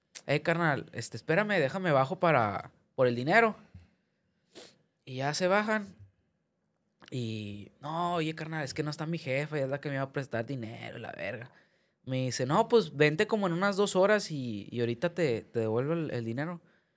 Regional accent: Escobedo, Nuevo León, Mexico; fue allá en Escobedo, de donde nosotros somos.

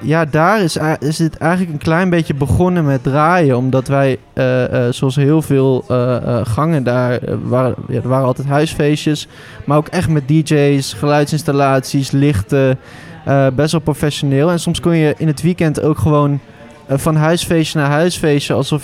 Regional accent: Overijssel, Netherlands; ik kom dus uit Twente

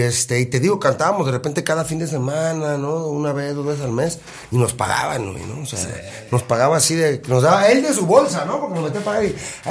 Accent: Mexico; moved away; Y yo cuando me fui de México, yo no había escuchado así nada de rap

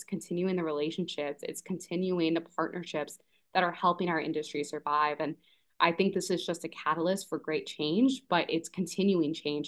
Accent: New York City, New York, United States; I'm a New Yorker born and raised, so I'm originally from the Bronx. I'm Puerto Rican and Albanian.

